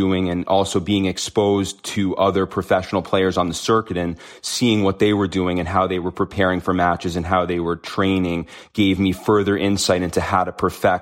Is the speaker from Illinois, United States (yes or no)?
no; New York City, New York, United States; So I grew up in New York City, which is a place that I don't think you see many high-level athletes come out